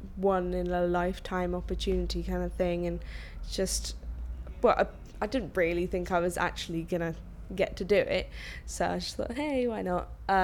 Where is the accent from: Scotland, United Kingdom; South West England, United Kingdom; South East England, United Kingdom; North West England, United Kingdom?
South West England, United Kingdom; Bristol; I'm 18, I'm from Bristol.